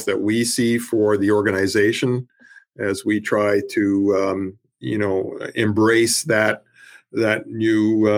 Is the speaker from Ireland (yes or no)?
no; Ontario, Canada; now in United States; growing up in Northern Ontario, I tell people I'm from the original UP because that's kind of where I grew up.